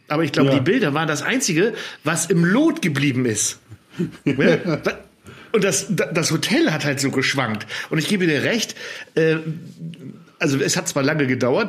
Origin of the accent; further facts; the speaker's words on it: Frisia, Germany; ich als Friese, ich bin ja die 033 Bierflaschen gewohnt.